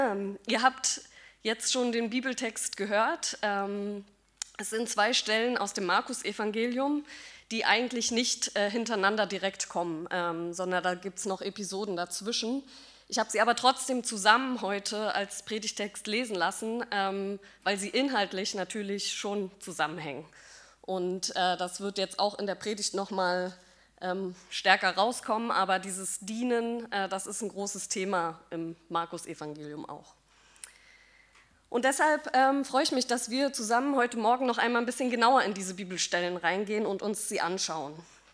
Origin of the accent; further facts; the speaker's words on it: Berlin, Germany; ich bin hier aufgewachsen in Lichtenberg